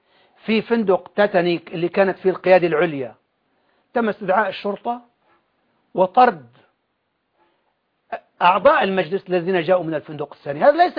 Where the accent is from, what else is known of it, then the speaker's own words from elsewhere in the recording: Jarjanaz, Idlib Governorate, Syria; حينما كنت طفلا في جرجناز مسقط رأسي في منطقة معارة النعمان